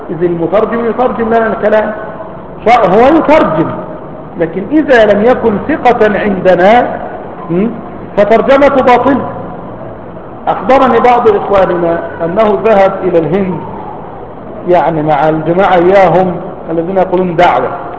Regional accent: Egypt; لو عندنا في مصر أقرع

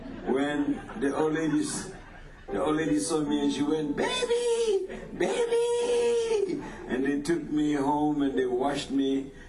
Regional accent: Jackson, Mississippi, United States; I'm from Jackson, Mississippi. Why are you laughing? That's a hell of a town.

